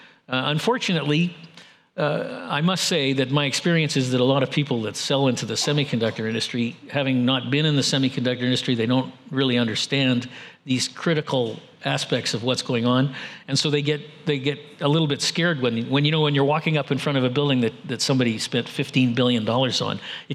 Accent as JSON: {"language": "English", "country": "Canada", "said": "the fact that I'm from Canada"}